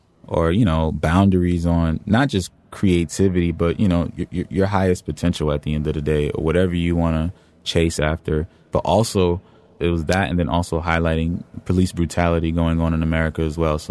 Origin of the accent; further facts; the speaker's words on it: Dorchester, Massachusetts, United States; I grew up in Dorchester, specifically off of Geneva Ave. There's a Vietnamese community, there's Haitian community, there's Jamaican community, there's a Cape Verdean community.